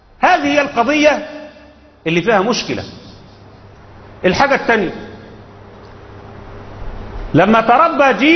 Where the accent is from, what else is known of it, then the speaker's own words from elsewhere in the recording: Egypt; في موضوع إشكالية ما يحدث في البلاد العربية خصوصا عندنا في مصر